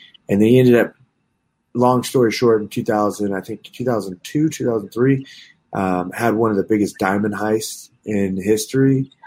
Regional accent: Michigan, United States; We're both from Michigan, I think.

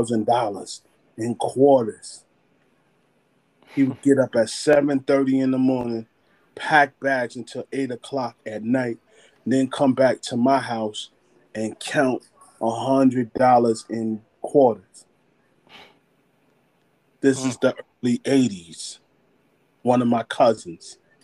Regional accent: Brooklyn, New York, United States; See, I was that kid from Brooklyn.

